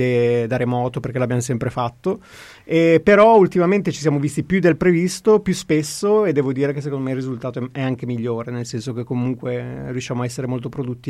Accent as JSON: {"language": "Italian", "town": "Genoa", "region": "Liguria", "country": "Italy", "said": "Ma io Genova, essendo genovese, un genovese sarà sempre, sarà sempre, come si dice, intorno a Genova, anche quando non lo è"}